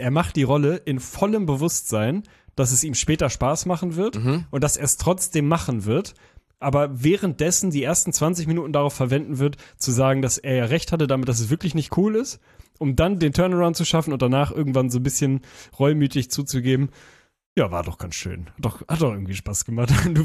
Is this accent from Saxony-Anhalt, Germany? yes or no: no; Lüneburg, Lower Saxony, Germany; Ich komme ja aus der Stadt, im Gegensatz zu dir. Du kommst ja aus der Nähe von Lüneburg. Ich komme ja aus Lüneburg.